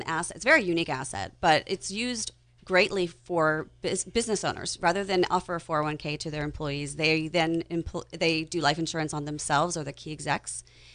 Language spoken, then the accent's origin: English; California, United States; I was born and raised in Sonoma County.